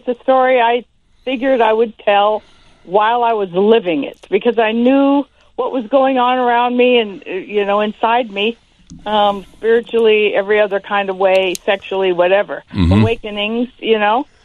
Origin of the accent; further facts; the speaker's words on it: Hollywood, California, United States; And I just told my story of growing up in Hollywood on the Sunset Strip